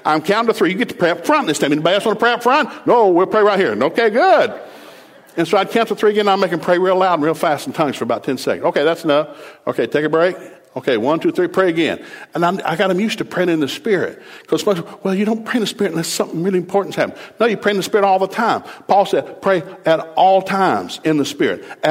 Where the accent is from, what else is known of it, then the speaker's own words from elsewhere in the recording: the South, United States; So I'd be singing something famous because I grew up in the South. So we listen to bluegrass music all the time.